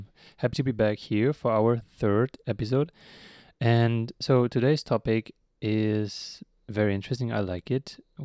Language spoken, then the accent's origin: English; Germany; so I'm from Germany, from a really small town with like 50,000 people living there.